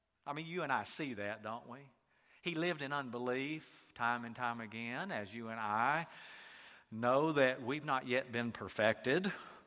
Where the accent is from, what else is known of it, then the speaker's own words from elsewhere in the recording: the South, United States; accent: Southern; Just like some of you that were born in the cold, cruel North can recognize that I'm a Southerner by the way I talk, okay?